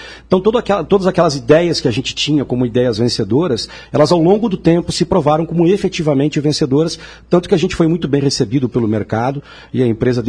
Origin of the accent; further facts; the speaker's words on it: Rio Grande do Sul, Brazil; Eu sou gaúcho, então fiquei atendendo os clientes do interior do estado.